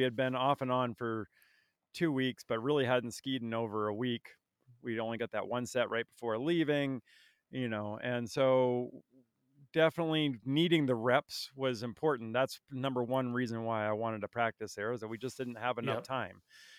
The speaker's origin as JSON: {"language": "English", "town": "Barre", "region": "Vermont", "country": "United States", "tie": "born or raised there", "said": "devastated my hometown of Barrie and Montpelier, Vermont."}